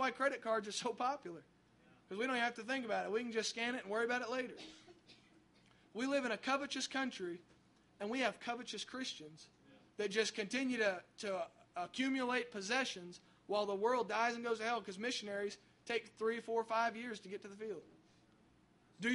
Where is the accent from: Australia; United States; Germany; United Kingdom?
United States; Alabama; Now, we're from Alabama, so I see both and I think two.